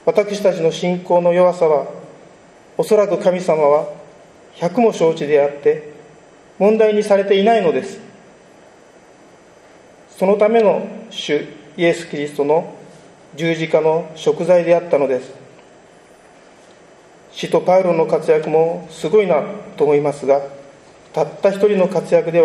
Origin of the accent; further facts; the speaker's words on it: Iwakuni, Yamaguchi, Japan; 私が生まれ育った岩国という地は米軍岩国基地があり、被爆地広島とも40キロメートルの距離であり